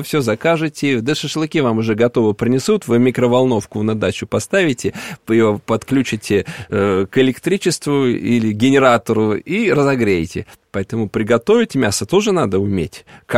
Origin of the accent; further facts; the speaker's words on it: Moscow, Russia; вот я и сам москвич, в общем-то.